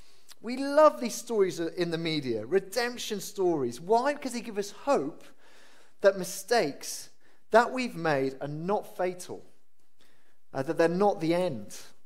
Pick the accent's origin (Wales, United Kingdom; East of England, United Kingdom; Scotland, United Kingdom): Wales, United Kingdom; if you're English, I know a lot of us aren't English, I'm Welsh, and so I'm rejoicing for you